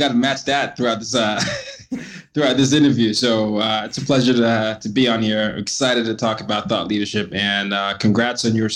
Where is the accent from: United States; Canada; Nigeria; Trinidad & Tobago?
Nigeria; I'm from Nigeria, and I grew up in 5 countries and 4 continents by the time I was 17.